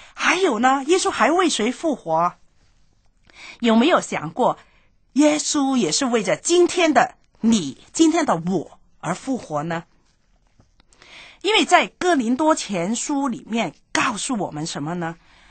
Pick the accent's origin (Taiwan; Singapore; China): China; 但是对我们中国人来说呢，这个可能不是太大